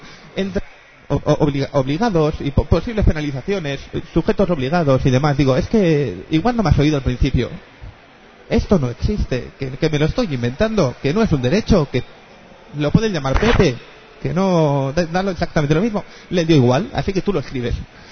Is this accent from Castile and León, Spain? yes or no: no; Bilbao, Basque Country, Spain; ya que estamos, somos de Bilbao